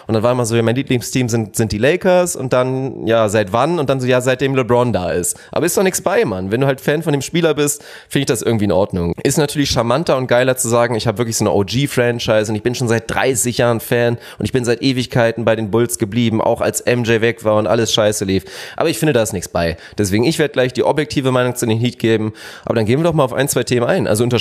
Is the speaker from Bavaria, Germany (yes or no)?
no; Lüneburg, Lower Saxony, Germany; Ich bin auch in Lüneburg geboren, hab da lange Fußball gespielt und komme aus der Gegend.